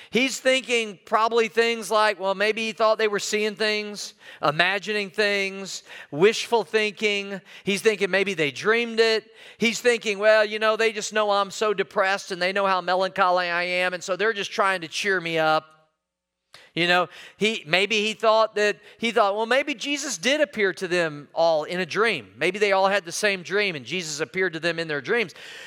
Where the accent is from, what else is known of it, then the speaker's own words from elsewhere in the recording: Missouri, United States; Because, you know, I'm from Missouri, and Missouri is called the Show Me State.